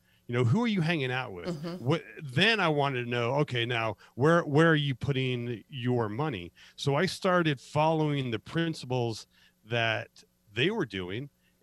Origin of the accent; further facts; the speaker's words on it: Las Vegas, Nevada, United States; I'm born and raised in Las Vegas. I went into the Army right after high school